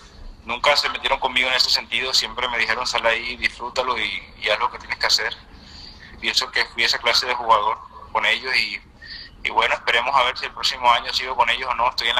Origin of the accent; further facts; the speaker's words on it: Barranquilla, Atlántico, Colombia; me da mucho orgullo verlo y ahí también como barranquillero